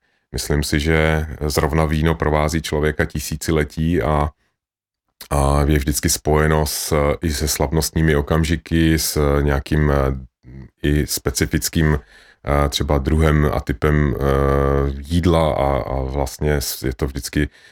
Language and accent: Czech; Moravia, Czechia; also born or lived in Žamberk; Nejsem, no i když jsem rodilý Moravák